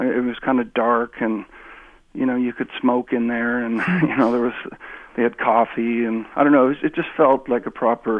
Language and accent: English; St. Catharines, Ontario, Canada; he was actually from St. David's, Ontario, which is just down the road from where I grew up in St. Catharines.